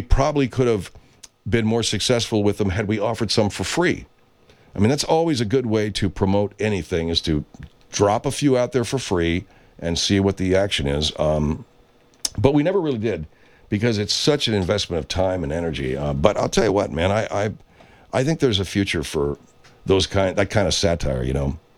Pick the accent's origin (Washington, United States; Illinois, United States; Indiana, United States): Washington, United States; Seattle; I grew up in Seattle and I'm a big Husky.